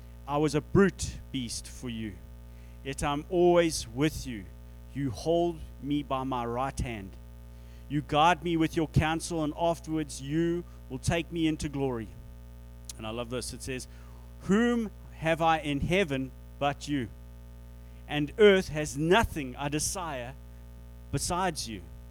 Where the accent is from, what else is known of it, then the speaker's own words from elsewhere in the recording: Canada; growing up in Canada, it's not something you see all that often.